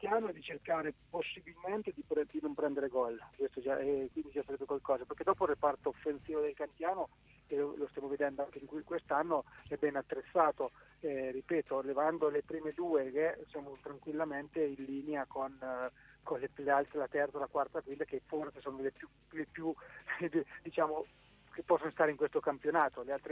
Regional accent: Marche, Italy; mi auguro da marchigiano

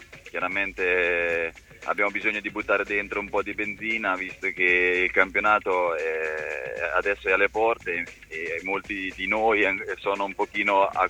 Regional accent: Marotta, Marche, Italy; Io sono marchigiano, sono di Marotta

